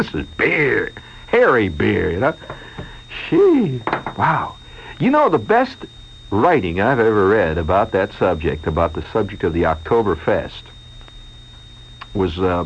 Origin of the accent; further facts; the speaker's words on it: United States; Now, I'm an American, see?